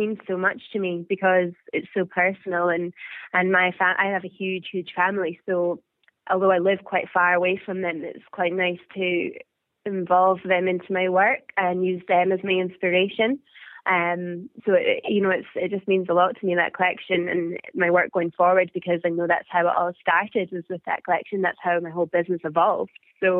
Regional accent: Scotland, United Kingdom; So because I'm from the Highlands, my whole family's from the Highlands, the whole inspiration behind the collection is from the Highlands, it made sense to take the collection home to the Highlands.

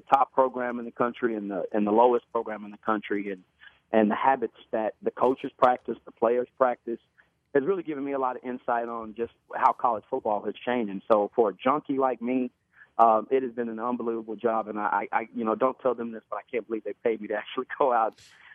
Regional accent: Abilene, Texas, United States; I'm from West Texas. I grew up, you know, playing there, as you know, in Abilene.

